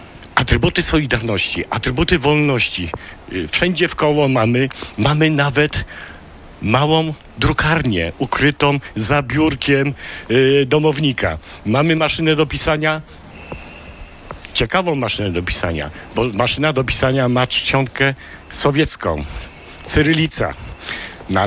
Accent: Kraków, Lesser Poland, Poland; Ja jestem z Nowej Huty.

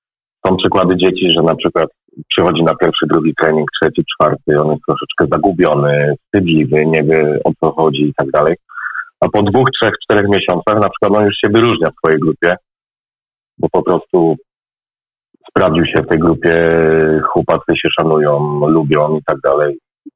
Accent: Greater Poland Voivodeship, Poland; Ja mam serducho, gdzie pochodzę z Wielkopolski

